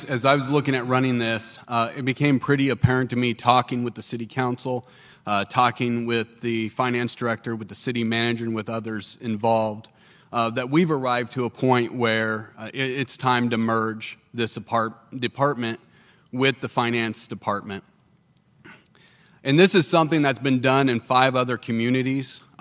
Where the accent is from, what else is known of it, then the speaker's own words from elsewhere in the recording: Galesburg, Illinois, United States; I was born in Galesburg. I was raised in the area.